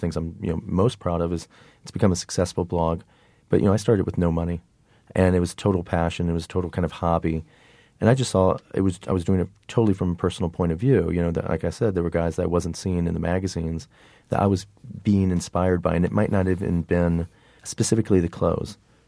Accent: Midwest, United States; I'm from the Midwest. I'm kind of a regular guy.

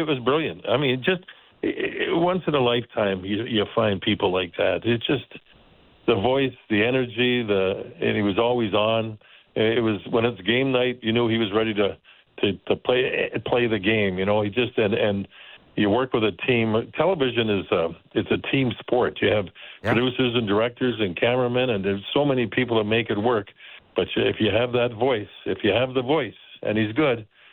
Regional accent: Calgary, Alberta, Canada; I mean, I grew up in Calgary, and Hockey Night in Canada became just such a huge part of everybody's lives.

